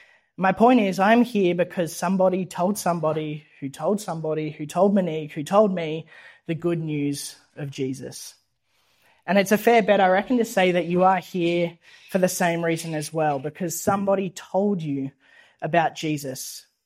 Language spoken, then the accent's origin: English; Bathurst, New South Wales, Australia; now in Sydney, Australia; I grew up in Bathurst. I live in Sydney. My ancestry is pretty much multi-generational Australians